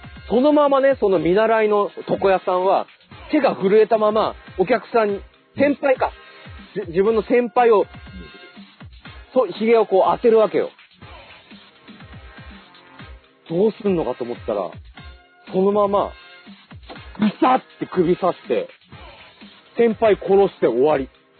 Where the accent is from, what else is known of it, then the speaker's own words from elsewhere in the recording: Fukushima, Japan; なかったからな、地元福島には。